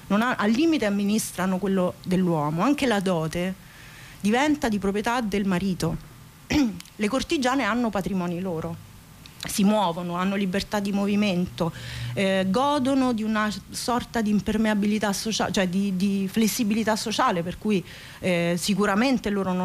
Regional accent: Rome, Lazio, Italy; non dimentico mai, da romana, per esempio, le condizioni di vita del popolo romano in quel momento.

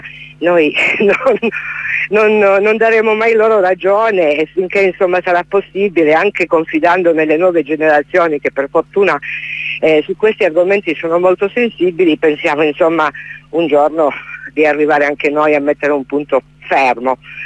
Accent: Calabria, Italy; Sì, io poi sono calabrese, quindi proprio nel Catanzarese, in zona che conosco molto bene

